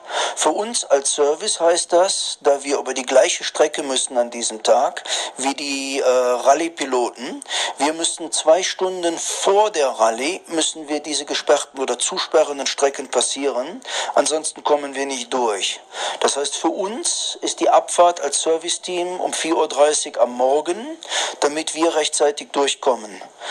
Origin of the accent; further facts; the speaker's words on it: Germany; moved away as an adult; now in Mexico; Man hat mir als Deutscher irgendwo natürlich das Sicherheitsdenken immer eingeimpft.